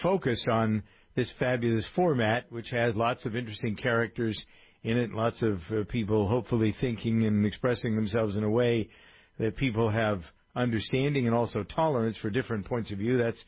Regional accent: Framingham, Massachusetts, United States; he grew up in my hometown of Framingham, Massachusetts, moved to California.

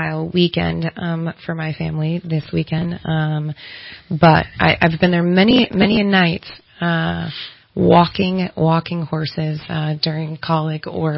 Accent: California, United States; And I am from here. I was born in Yuba City. I was about 6 months old or so when my parents moved up here. Mm-hmm. And I grew up here

